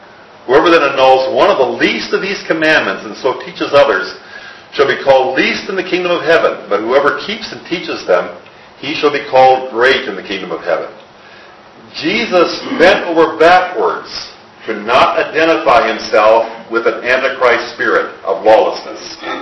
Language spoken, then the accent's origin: English; United States; Well, I'm an American.